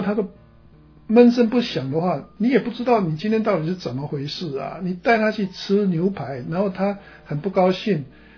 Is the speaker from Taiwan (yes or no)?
yes; Taiwan; now in United States; 我回到台湾去嘛，那朋友可能他们觉得我是从美国回来的，